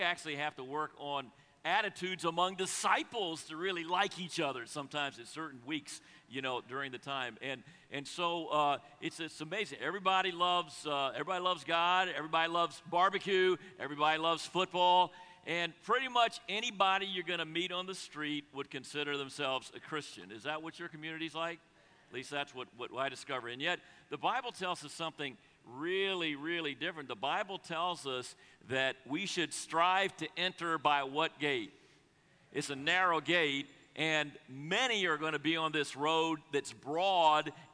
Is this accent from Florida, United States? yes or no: yes; Jacksonville, Florida, United States; moved away; also born or lived in Colorado / Boston / San Francisco / Los Angeles; I grew up in the South, at least in Jacksonville, Florida